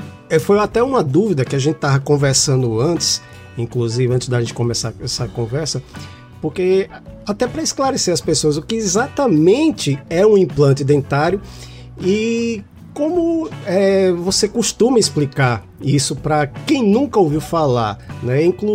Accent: Pernambuco, Brazil; now in João Pessoa, Brazil; Porque eu sou pernambucano. Então já tem mais de 20 anos que eu vim, fiquei, né? Vim com a família, fiquei, criei raízes, filhos e etc.

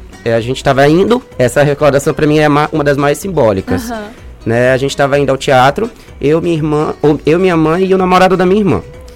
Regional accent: Manaus, Amazonas, Brazil; Não, eu sou de Manaus.

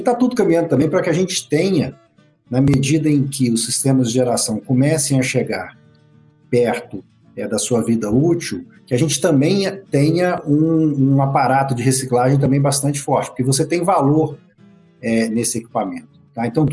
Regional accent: Minas Gerais, Brazil; now in São Paulo, Brazil; resido em São Paulo, tá? Porque, infelizmente, eu sou mais próximo aí da nossa terra, eu sou do Triângulo Mineiro, né?

